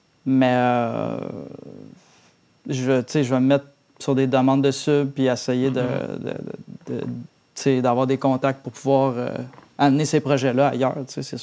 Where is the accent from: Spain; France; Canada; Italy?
Canada; Quebec; faut juste que tu acceptes que tu as un accent, là, tu sais. Je veux dire, on est Québécois, puis... j'ai un anglais relativement fluide.